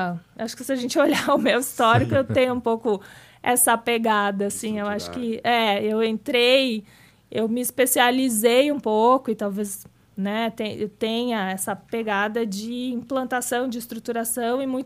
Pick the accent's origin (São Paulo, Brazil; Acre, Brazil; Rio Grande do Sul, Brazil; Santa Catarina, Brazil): Rio Grande do Sul, Brazil; Santa Cruz do Sul; eu voltei para minha cidade natal lá no sul, que é no interior, a 150 quilômetros de Porto Alegre, chama Santa Cruz do Sul.